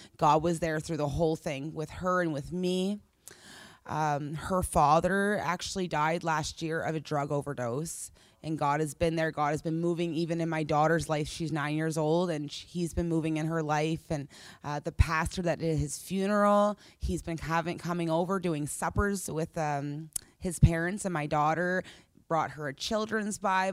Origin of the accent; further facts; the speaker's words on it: Minto, New Brunswick, Canada; I'm from Minto, New Brunswick.